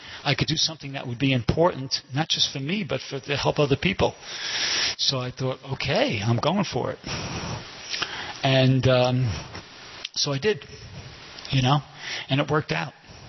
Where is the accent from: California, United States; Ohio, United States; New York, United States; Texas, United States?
New York, United States; New York City; I'm from New York City, you know, and I was from a regular old middle class Jewish family.